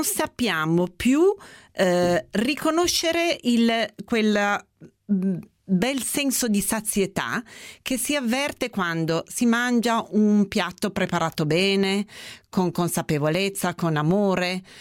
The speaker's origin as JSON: {"language": "Italian", "town": "Turin", "region": "Piedmont", "country": "Italy", "tie": "born or raised there", "said": "io sono nata e cresciuta a Torino e quindi come si fa a non amare il cioccolato nascendo a Torino e crescendo a Torino?"}